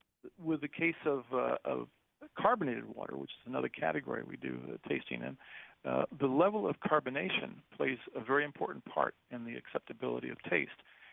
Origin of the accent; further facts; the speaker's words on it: Italy; because I grew up overseas in Italy